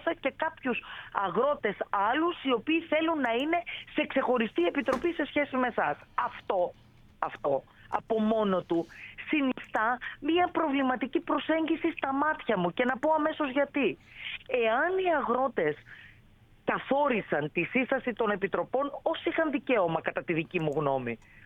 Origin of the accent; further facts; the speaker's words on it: Larissa, Thessaly, Greece; γιατί είναι και ο τόπος μου αυτός και τους ξέρω καλά.